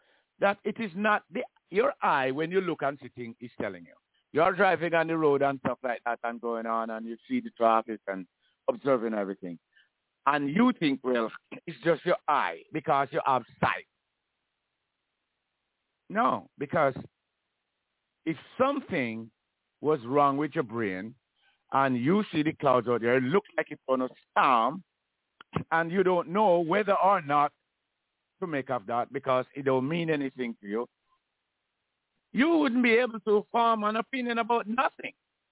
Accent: Jamaica; I am Jamaican. Everybody in, I know about, hear about in Jamaica, believe in the God of the Bible.

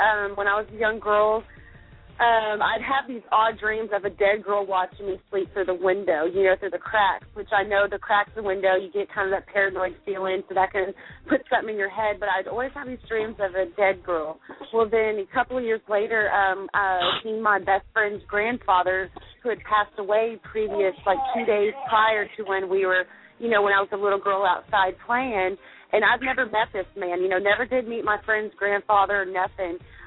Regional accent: Texas, United States; now in Arkansas, United States; Calling from Arkansas. Yes. Originally from Texas. So love my Texans.

